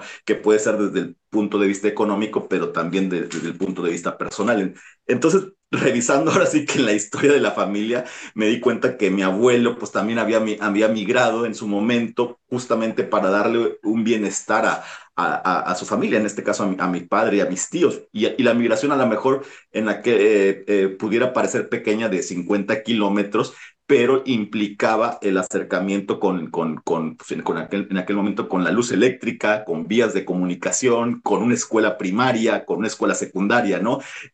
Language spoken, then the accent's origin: Spanish; Ciudad Victoria, Tamaulipas, Mexico; moved away as an adult; also born or lived in Tampico; now in Spain; yo me desplacé de mi ciudad de origen, de Ciudad Victoria a Tampico, para estudiar la universidad